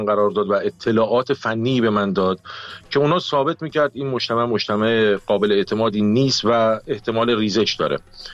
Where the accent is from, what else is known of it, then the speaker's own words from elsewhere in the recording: Abadan, Khuzestan, Iran; بله بله بله من آبادانی هستم و کاملا اون منطقه رو میشناسم، کاملا شهر رو میشناسم.